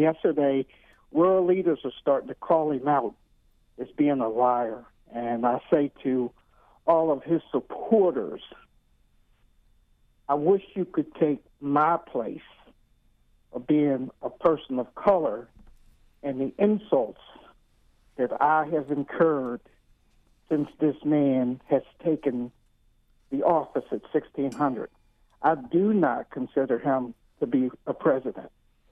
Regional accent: the South, United States; I'm a 70-year-old African American man. I grew up in the South.

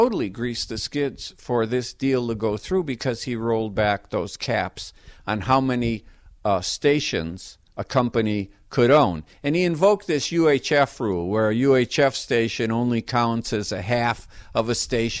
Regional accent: Milwaukee, Wisconsin, United States; I grew up in Milwaukee, and it was the big booming station even there.

